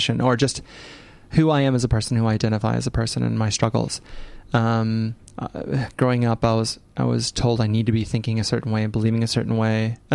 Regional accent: St. Louis, Missouri, United States; In small town, like in St. Louis, it's very much white and black. It's still very segregated in my hometown.

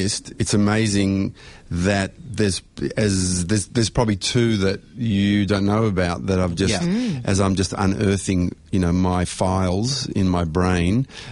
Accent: Australia; being, you know, of Israeli parentage and being brought up as an Australian Jew

